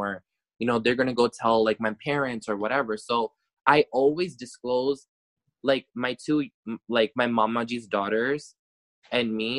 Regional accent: New York, United States; I am Punjabi in my roots, but I'm born and raised in New York, which is in America.

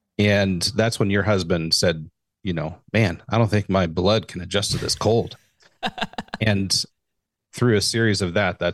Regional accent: Idaho, United States; also born or lived in Phoenix; I was born and raised in Idaho. I spent, I moved to Arizona, to Phoenix for college, and spent close to 23 years there.

